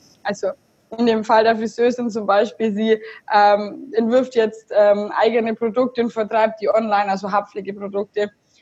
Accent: Augsburg, Bavaria, Germany

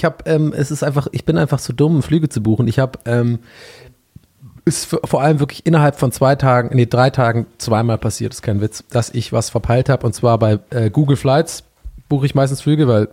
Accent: Cologne, North Rhine-Westphalia, Germany; Köln, meine Heimatstadt.

